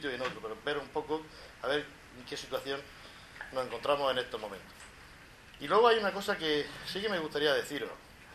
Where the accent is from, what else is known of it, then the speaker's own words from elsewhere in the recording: Lorca, Region of Murcia, Spain; yo soy de Lorca.